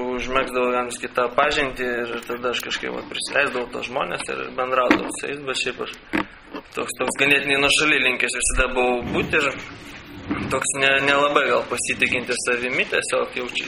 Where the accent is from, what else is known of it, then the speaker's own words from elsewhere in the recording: Vilnius, Vilnius County, Lithuania; užaugau ir gimiau aš Vilniuje. Augau aš šeimoje, kur tokia ganėtinai nemaža, gal šeimoje šeši žmonės. Augau tiesiog kelių kambarių būtę.